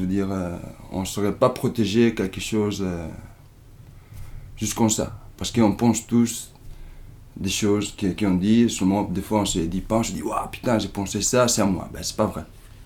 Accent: Italy; now in Brussels, Belgium; je suis italien, j'habite à Saint-Gilles, à Bruxelles. Là, j'ai 31 ans

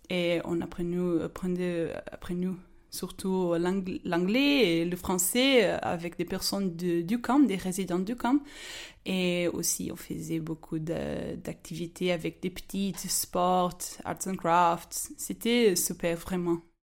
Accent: Portugal; French is a second language; j'ai 25 ans et je suis portugaise. Mais alors, tu peux comprendre que j'ai un petit peu d'accent.

